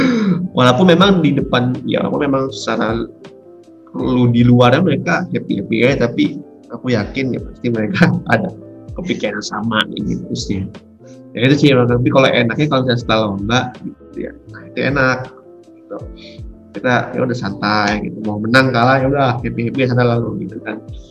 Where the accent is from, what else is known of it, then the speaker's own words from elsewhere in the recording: Lampung, Indonesia; karena aku juga kan dari Sumatera, dari Lampung ya